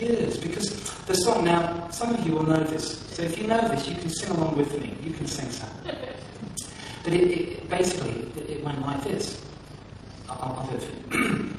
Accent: England, United Kingdom; If we were Irish, we'd say yous. But we're English and just so we say you

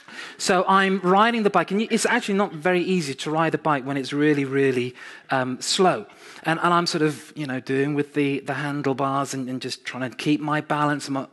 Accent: York, Yorkshire and the Humber, United Kingdom; when I was growing up in York, cycling on the pavement

